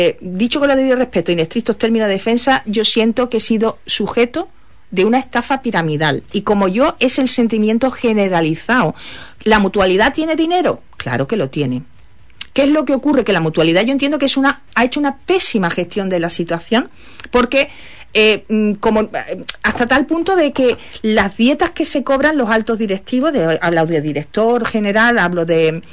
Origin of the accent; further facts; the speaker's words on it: Spain; yo soy una ciudadana española